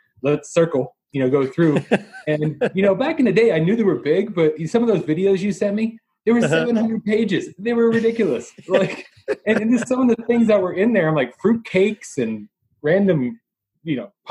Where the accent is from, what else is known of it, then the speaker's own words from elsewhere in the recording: Scranton, Pennsylvania, United States; So I grew up in the Scranton area.